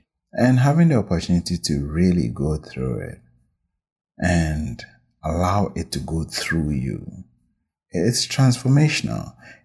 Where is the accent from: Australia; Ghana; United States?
Ghana; also born or lived in United Kingdom; now in Canada; I am originally from Ghana, but we moved to Canada from the UK, having spent a little over a decade there.